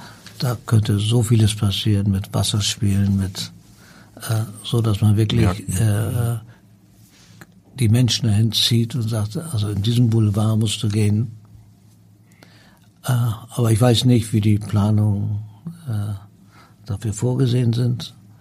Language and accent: German; Hamburg, Germany; wenn man hier als Hamburger irgendwie aufwächst, kennt man natürlich auch die Hamburger, wir wissen, wie die ticken